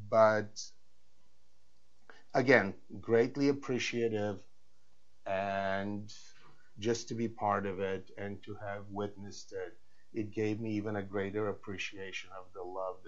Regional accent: Louisville, Kentucky, United States; And I grew up in Louisville, so for me, I feel like it's home.

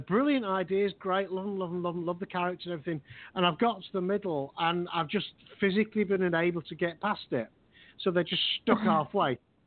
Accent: United Kingdom; Being a Brit, okay.

